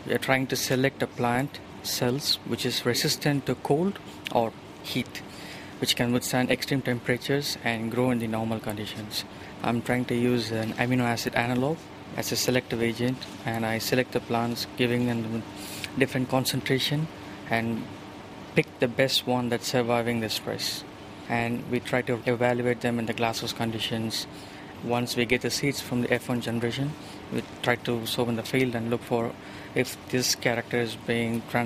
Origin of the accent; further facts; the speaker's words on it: India; English is a second language; I'm from India.